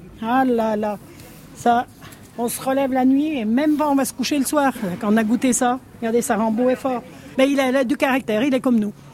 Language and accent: French; Bourg-Saint-Maurice, Auvergne-Rhône-Alpes, France; je suis de Bourg-Saint-Maurice, agricultrice ici